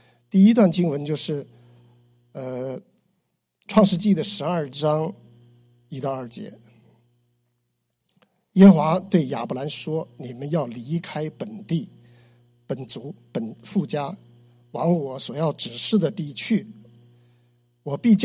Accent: China; moved away; 我太太叫 Jessie， 我们都来自于中国

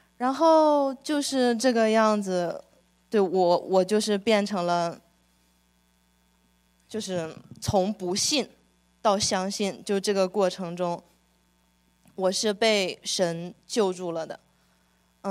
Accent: Harbin, Heilongjiang, China; 我是来自中国的哈尔滨。

